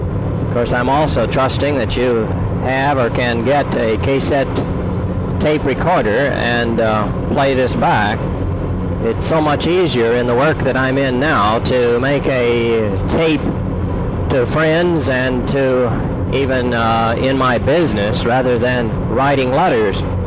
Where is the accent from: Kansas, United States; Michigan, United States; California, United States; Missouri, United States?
Kansas, United States; South Haven; also born or lived in Wellington; I was born in 1935 in Wellington, Kansas, just north of where my folks lived since 1910, my father, on a wheat farm. So I grew up on a farm, helping, of course, in all of the aspects of farm work.